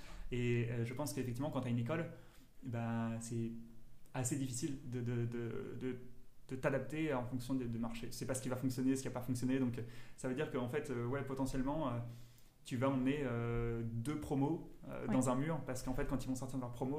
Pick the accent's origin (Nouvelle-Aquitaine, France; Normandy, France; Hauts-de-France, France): Hauts-de-France, France; now in Canada; Je viens de Picardie.